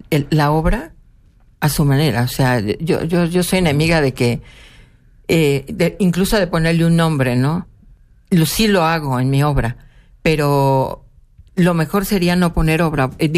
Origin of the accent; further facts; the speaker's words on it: Coyoacán, Mexico City, Mexico; Sí, yo soy de Coyoacán, es un pueblito y lo cierran temprano, igual que San Ángel.